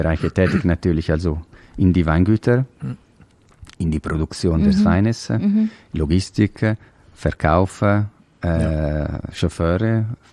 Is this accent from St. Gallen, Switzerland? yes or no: no; Ticino, Switzerland; Also Merlot ist für uns in Tessin eine sehr wichtige Traubensorte